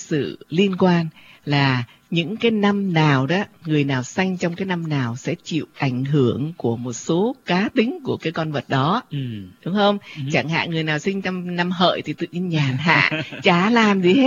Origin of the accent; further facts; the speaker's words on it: Ho Chi Minh City, Vietnam; tại vì người sinh ra tại thành phố, lớn lên sinh ra và lớn lên ở Sài Gòn, thành ra cái mà ký ức của mình về con tượng, về con chuột rất không, là hãi hùng.